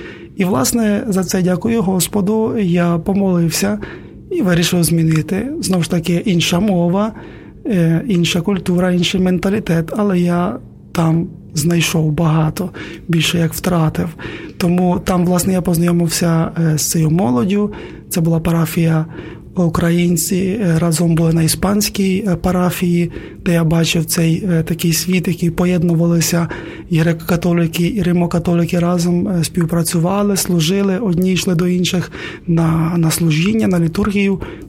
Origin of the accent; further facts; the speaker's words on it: Ternopil, Ternopil Oblast, Ukraine; Я народився в місті Тернополі, зростав, можна сказати, у християнській сім'ї, в християнських цінностях.